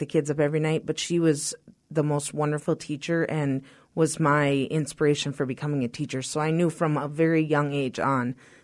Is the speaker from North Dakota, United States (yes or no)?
yes; Cramer, North Dakota, United States; Sure. I grew up in a small town in the central part of North Dakota. Cramer, North Dakota was the name of the town I grew up in, and I actually graduated from Newberg High School.